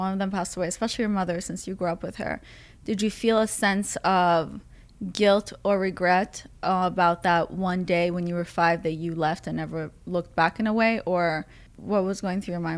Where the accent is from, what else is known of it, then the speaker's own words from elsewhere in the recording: Israel; also born or lived in Russia; now in United States; I went from Russia to Israel to the U.S. And mm-hmm. when I grew up in Israel, I remember it where I lived was like on the beach and it was so beautiful.